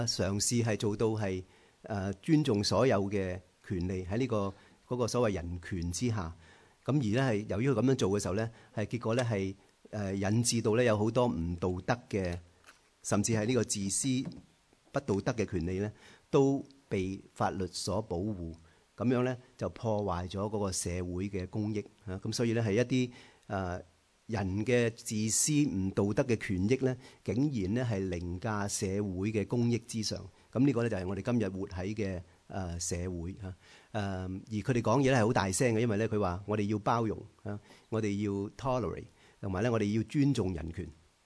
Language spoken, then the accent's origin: Cantonese; China; 亦都唔可以同我哋中國人嘅嗰個分豬肉咧，係相提並論啊